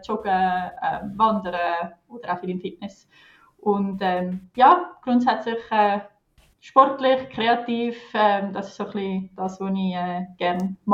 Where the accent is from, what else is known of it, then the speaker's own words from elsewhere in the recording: Zurich, Switzerland; Also ich bin im Zürcher Oberland aufgewachsen. Ich wohne unterdessen in der Stadt Zürich seit 6 Jahren.